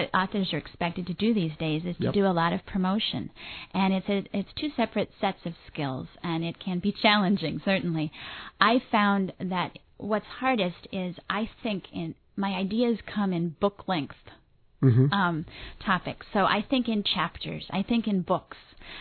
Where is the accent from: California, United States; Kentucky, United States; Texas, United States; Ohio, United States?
Ohio, United States; Columbus; I grew up in Columbus, Ohio, and attended a school there that called the School for Young Children as a 4- and 5-year-old, and my mother still teaches there.